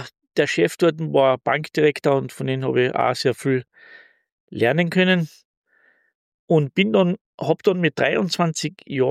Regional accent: Villach, Carinthia, Austria; born there; das hat sich gut so ergeben. Ich bin 1966 in Villach geboren, Sohn einer Unternehmerfamilie. Mein Vater hat eine Malerei gehabt.

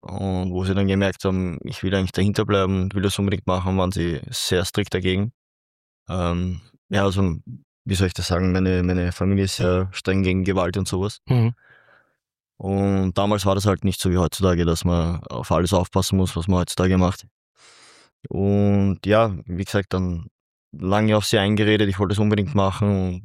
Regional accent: Vienna, Austria; ursprünglich stamme ich aus Ungarn. Meine Großeltern sind hergeflüchtet und wir haben im 20. Bezirk gewohnt. Dann sind meine Eltern in den 5. gezogen und ja, und dort bin ich halt aufgewachsen.

